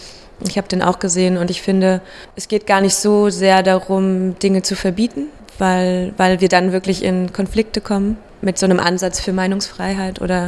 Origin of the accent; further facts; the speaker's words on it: Berlin, Germany; Ich bin im Friedrichshain geboren und halt selber mit einer Ostbiografie aufgewachsen.